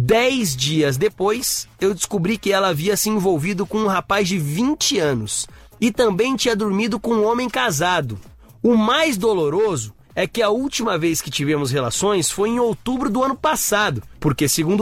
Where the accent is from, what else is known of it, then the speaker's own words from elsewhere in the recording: Belo Horizonte, Minas Gerais, Brazil; tenho 43 anos e sou de Belo Horizonte.